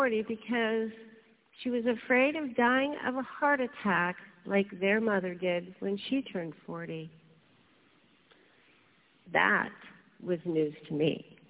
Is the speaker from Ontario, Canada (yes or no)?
yes; Ontario, Canada; I grew up just outside of Toronto